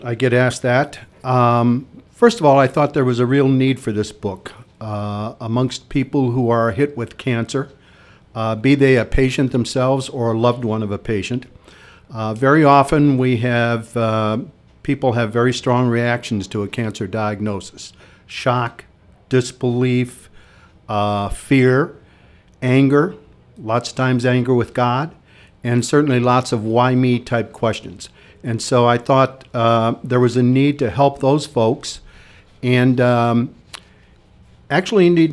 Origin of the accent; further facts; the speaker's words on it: Detroit, Michigan, United States; born there; Well, I'll start at the very beginning. I was born in Detroit.